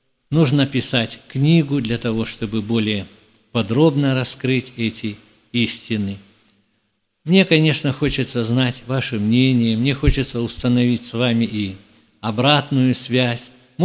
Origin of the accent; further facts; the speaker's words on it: Israel; из Израиля.